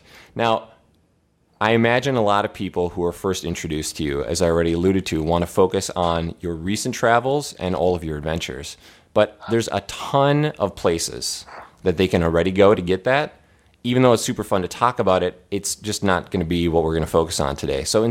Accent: Minnesota, United States; I'm from the Midwest of the U.S., Minnesota specifically

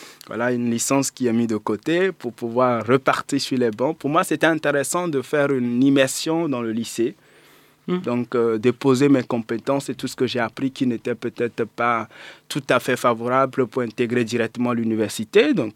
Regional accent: Benin; Parce qu'avant, chez nous au Bénin, même jusqu'à présent

